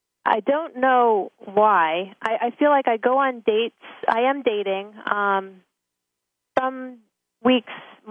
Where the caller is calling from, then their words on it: Clifton, New Jersey, United States; Hey, I'm calling in from Clifton, New Jersey.